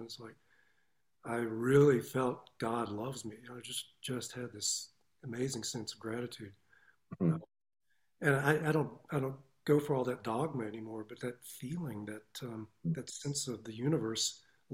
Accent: Clarksdale, Mississippi, United States; also born or lived in Tunica, United States; Yeah, I grew up in the South. I was born in a little place called Tunica, Mississippi, which is a very small town close to the Mississippi River. We moved when I was in third grade to Clarksdale, Mississippi, which is a little bit upriver.

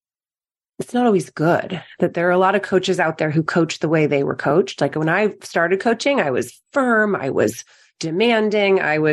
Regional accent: California, United States; I am not from the UK. I'm from California.

